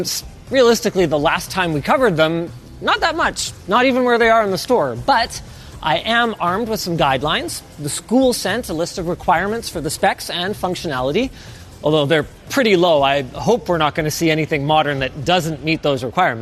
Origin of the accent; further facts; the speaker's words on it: Canada; Just a reminder, we are Canadian, so all the prices you see are in Canadian dollars.